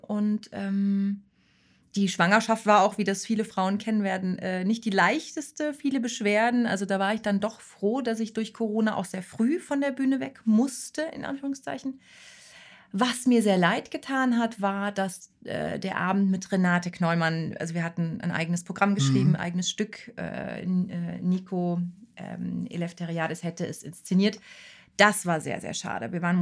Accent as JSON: {"language": "German", "town": "Cologne", "region": "North Rhine-Westphalia", "country": "Germany", "tie": "born or raised there", "said": "Als Kind, als Kölner Kind, fährt man natürlich oft den Rhein runter und fährt zum Drachenfels."}